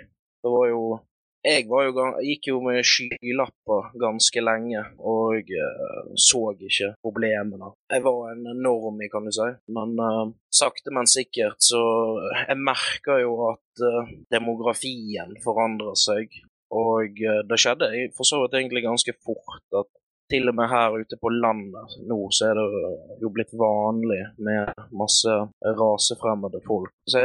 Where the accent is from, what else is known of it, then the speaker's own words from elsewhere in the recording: Lindås, Vestland, Norway; also born or lived in Bergen; Ja, jeg ble født i Bergen, og så er jeg oppvokst på Lindås, plassen, eller kommunen, heter jo nå Alver, da.